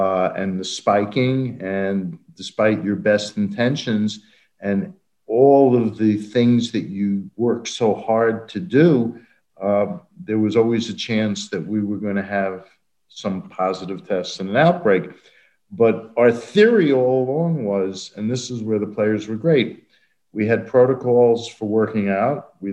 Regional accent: New York City, New York, United States; growing up in New York City, we had playgrounds.

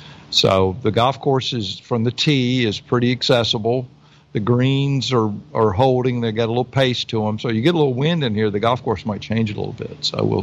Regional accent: Southern United States, United States; accent: Southern; number one, I'm American. Number two, I have a Southern accent.

